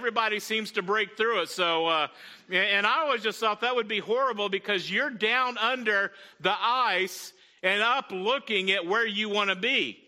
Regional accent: Texas, United States; And growing up in West Texas, I just, you know, and it was flat, it was dry

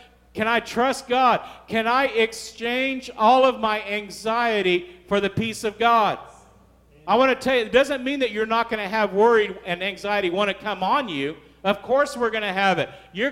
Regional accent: Texas, United States; I didn't want to say, hey, yeah, we're from Texas.

